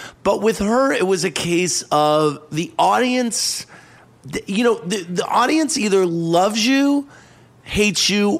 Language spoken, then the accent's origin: English; St. Louis, Missouri, United States; I'm from St. Louis.